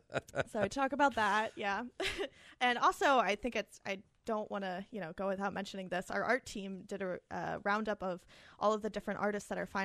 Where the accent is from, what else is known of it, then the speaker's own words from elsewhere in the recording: Maryland, United States; You know, I grew up in Howard County, so Mexican food, like, kind of mild, bland, Americanized Mexican food was my family's go-to.